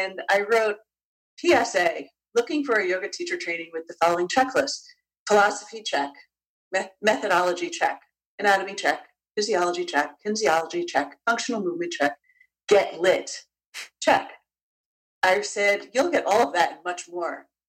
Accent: New Canaan, Connecticut, United States; from New Canaan, Connecticut.

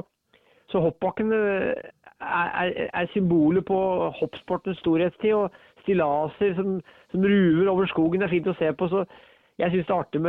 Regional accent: Ringsaker, Innlandet, Norway; i løpet av en dag så jeg 25 nedlagte hoppbakker i Ringsaker kommune der jeg vokste opp.

